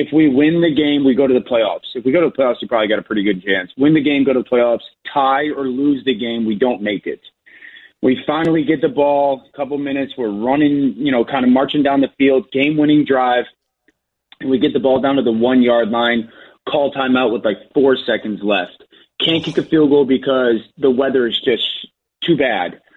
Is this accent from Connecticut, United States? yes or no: yes; Connecticut, United States; My sophomore year of high school, I grew up in Connecticut. And there's a pocket of Connecticut that's got some pretty good, decent high school football for Connecticut, known as the Valley. That's where I'm from.